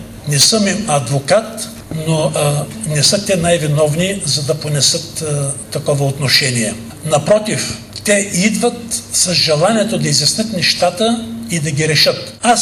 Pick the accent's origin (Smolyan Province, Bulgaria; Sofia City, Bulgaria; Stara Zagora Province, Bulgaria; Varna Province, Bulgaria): Stara Zagora Province, Bulgaria; Stara Zagora; Аз съм старозагорец и макар, че не живея в Стара Загора, милея за живота и здравето на хората в Стара Загора